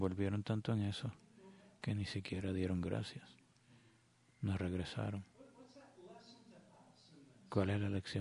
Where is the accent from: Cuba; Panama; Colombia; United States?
United States; Nosotros como americanos, la idea de arrodillarnos al frente de alguien es extraña.